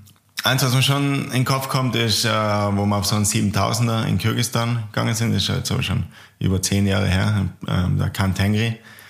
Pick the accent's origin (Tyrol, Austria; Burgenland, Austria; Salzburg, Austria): Tyrol, Austria; Völs; ich komme schon aus Tirol, bin in Völs aufgewachsen, direkt neben Innsbruck und wohne da auch. Also echt treu geblieben im Wohnort.